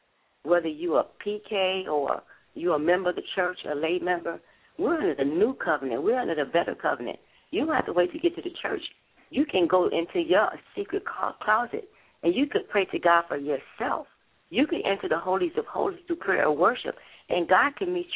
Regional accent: Chicago, Illinois, United States; Raised up on the west side of Chicago, K-Town area.

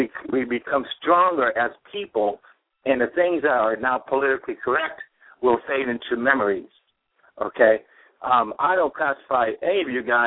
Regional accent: Pittsfield, Massachusetts, United States; born there; I was born in Pittsfield, Massachusetts, 1955. I am an American citizen.

